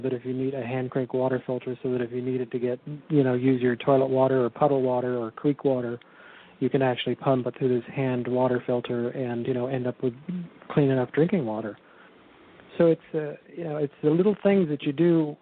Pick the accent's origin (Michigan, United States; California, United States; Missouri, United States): California, United States; I grew up in California